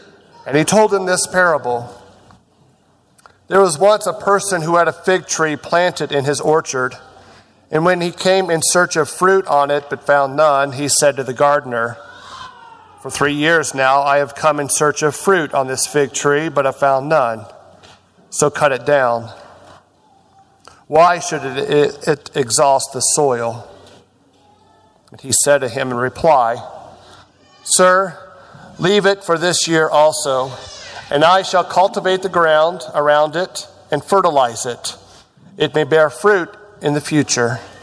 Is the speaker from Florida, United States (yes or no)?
no; Kokomo, Indiana, United States; Just yesterday, my hometown of Kokomo, Kokomo High School, was playing in the semi-state in Lafayette.